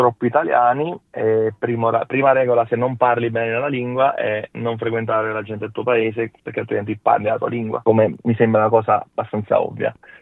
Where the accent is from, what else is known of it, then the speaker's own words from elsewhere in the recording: Naples, Campania, Italy; moved away as an adult; now in Australia; Sono arrivato in Australia 6 anni fa, sono un meccanico e attualmente lavoro per Tesla. Vengo da Napoli